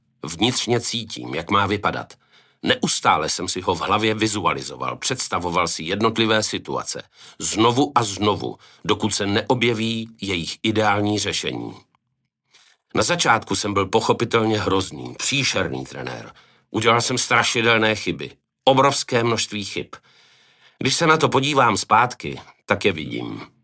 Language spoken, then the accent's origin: Czech; Ostrov nad Ohří, Karlovy Vary Region, Czechia; Vyrůstal jsem v Ostrově nad Ohří, kde nebyl zimní stadion a za ledem jsme museli jezdit nejčastěji do Klášterce nebo do Varů.